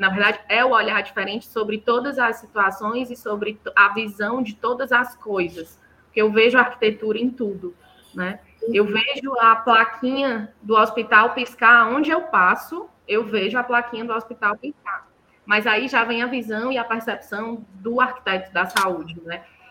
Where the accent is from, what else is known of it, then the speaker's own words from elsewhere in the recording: Ceará, Brazil; Gente, eu sou cearense, acorda.